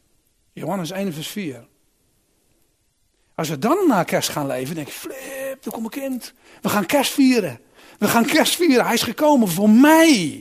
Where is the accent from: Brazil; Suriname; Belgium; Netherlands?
Netherlands; Westland, South Holland; Nou ja, ik ben een Westlander.